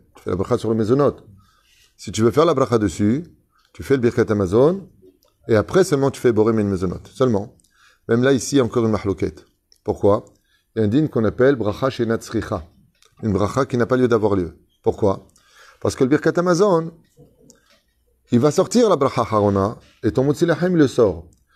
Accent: Tunisia; Je suis tunisien, mais je viens quand même. Ah, je suis tunisien, je suis hébreu.

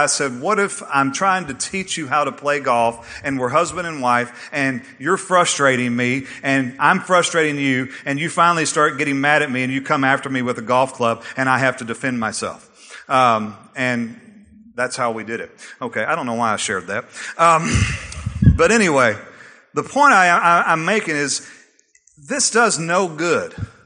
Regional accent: Texas, United States; some of you in here today, because we're from Texas

